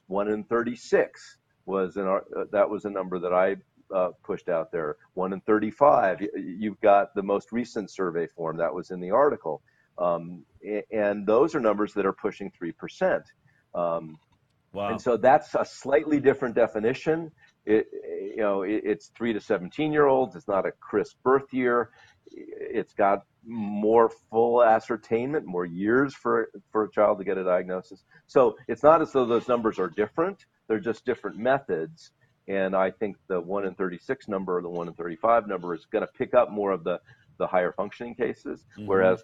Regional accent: New Jersey, United States; I was born in New Jersey, and I looked around and there weren't any kids with autism that I knew in my town.

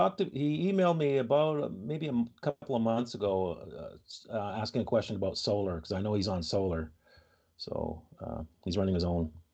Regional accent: Canada; and I'm American, but I grew up in Canada.

